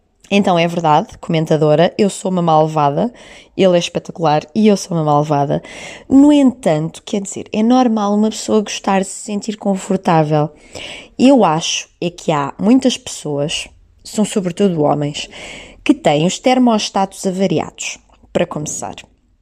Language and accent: Portuguese; Norte, Portugal; accent: northern Portuguese; now in Espinho, Portugal; se calhar estou-me a referir ao sotaque do Porto ou ao sotaque de Espinho, que é onde eu moro, não é?